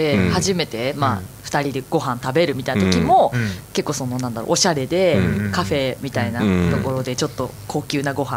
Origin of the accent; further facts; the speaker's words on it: Osaka, Japan; born there; also born or lived in Gunma; 生まれが大阪で、うん、今実家は群馬なので転勤で、